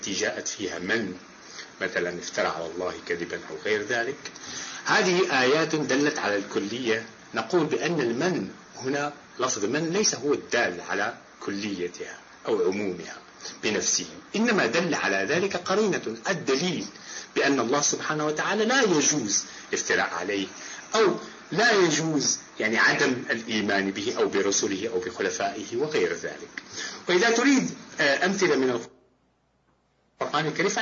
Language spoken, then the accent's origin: Arabic; Morocco; أنا مغربي، عايش بالمغرب ودرس بالمغرب، وشهادتي بفرنسا بالمدرسة العليا UNPC بباريس.